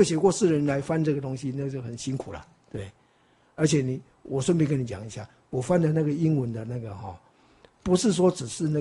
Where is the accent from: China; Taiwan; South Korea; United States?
China; 就是我们中国人说平平仄仄平安那个东西啊，